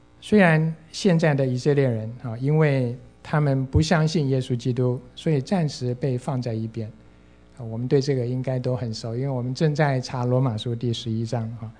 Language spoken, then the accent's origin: Chinese; China; now in United States; 凭良心讲，我们中国人常常比较关心自己的事情